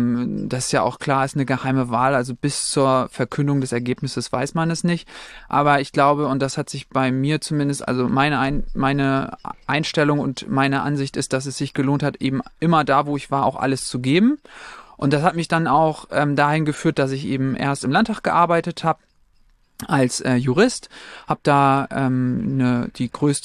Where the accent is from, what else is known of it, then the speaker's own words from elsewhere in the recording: Heide, Schleswig-Holstein, Germany; Ich freue mich, endlich wieder nach Hause zu kommen. Dithmarschen ist meine Heimat. Ich darf wieder nach Heide ziehen